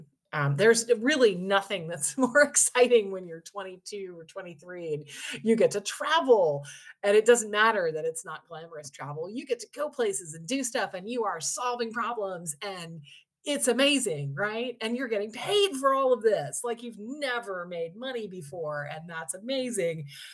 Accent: Washington, D.C. area, United States; I grew up outside of Washington, D.C. in the suburbs

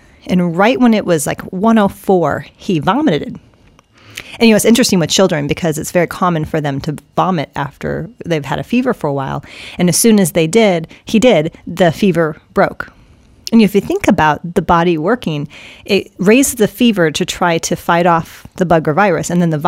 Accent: Iowa, United States; I'll tell you right now, I'm from Iowa, and I'm 100% German. I've had no French.

